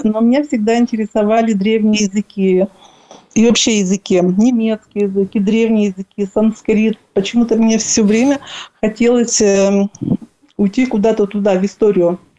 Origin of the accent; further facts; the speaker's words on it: Perm Krai, Russia; Это может быть вызвано тем, что я родилась в этих краях. Я родом из Чердынского района.